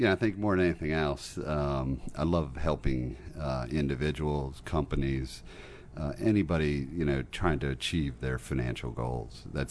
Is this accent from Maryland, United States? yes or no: yes; Silver Spring, Maryland, United States; But I did grow up here locally. I'm born and raised in Silver Spring.